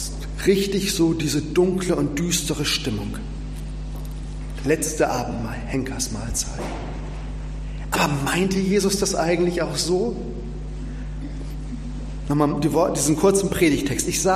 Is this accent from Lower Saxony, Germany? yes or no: yes; Schwanewede, Lower Saxony, Germany; ich komme aus Schwanewede, nicht weit weg von hier